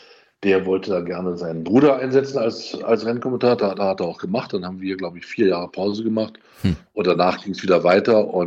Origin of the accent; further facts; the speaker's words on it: Hanover, Lower Saxony, Germany; musste mein Vater jobmäßig von München nach Hannover, um da einen Job anzutreten. Und dann bin ich in Hannover eben geboren und auch in die Schule gegangen.